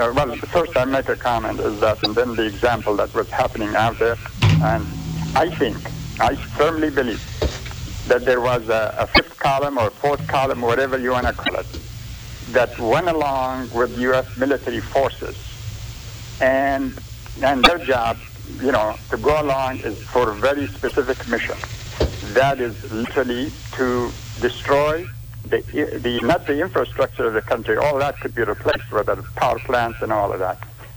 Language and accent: English; Nineveh, Iraq; And that has all in the museums of Baghdad and my hometown, the way I'm from Nineveh, and they have been looting and destroying that town too